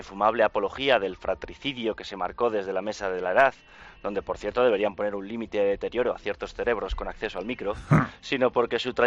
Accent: Spain

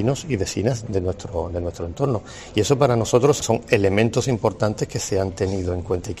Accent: Seville, Andalusia, Spain; los que somos sevillanos y nos hemos criado en esta ciudad lo conocemos desde nuestra tierna infancia

